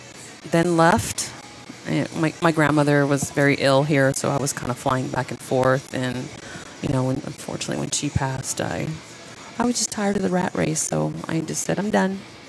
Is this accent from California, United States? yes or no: yes; Huntington Beach, California, United States; born or raised there; first language es; also born or lived in Panama